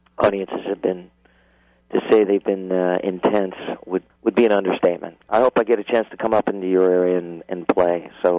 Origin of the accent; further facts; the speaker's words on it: Manhattan, New York, United States; also born or lived in New Jersey; I grew up in Manhattan and New Jersey, and when I was a kid, I used to go up and tour all over there with my mom and my dad doing summer stock.